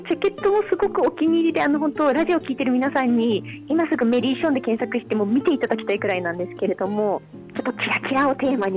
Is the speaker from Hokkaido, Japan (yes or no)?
no; Fukushima, Japan; born there; 私は福島県福島市で生まれになりまして、音楽を始めたのは隣の宮城県仙台市だったんですけれども、今は活動拠点を福島の方に戻して福島を中心に活動をしております。